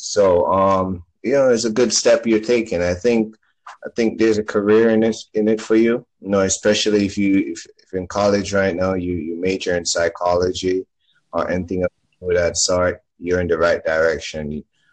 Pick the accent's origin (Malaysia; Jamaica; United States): Jamaica; accent: Jamaican; I'm from Jamaica, by the way, right? You could hear the accent.